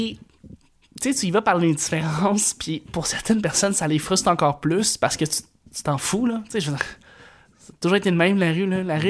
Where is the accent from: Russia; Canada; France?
Canada; Chambly, Quebec; Je viens de Chambly.